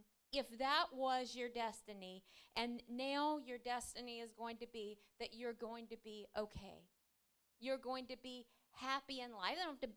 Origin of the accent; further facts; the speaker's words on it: Baton Rouge, Louisiana, United States; I mean, I'm from Baton Rouge, Louisiana, which I always tell my husband, honey, I get it. I'm from a third world country too.